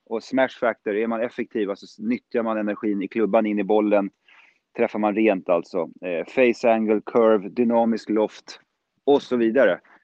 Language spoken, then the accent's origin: Swedish; Stockholm, Stockholm County, Sweden; när jag växte upp i Stockholm